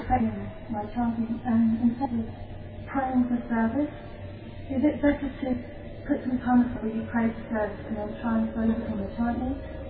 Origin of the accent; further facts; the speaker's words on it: London, United Kingdom; I'm from London, and I've been traveling as well.